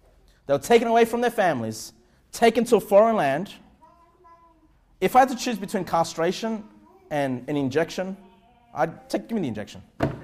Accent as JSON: {"language": "English", "country": "Australia", "said": "as an Australian, you are still in the top 1% of the richest people of the entire world."}